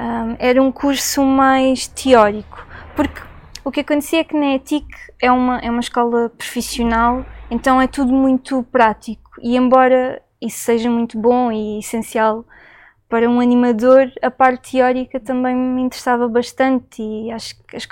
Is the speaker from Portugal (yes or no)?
yes; Faro, Portugal; also born or lived in Almada; Eu cresci cá, em Faro. Nasci em Almada, mas depois cresci aqui, estive durante 20, 21 anos cá, a viver com os meus avós, licenciei-me na Universidade do Algarve.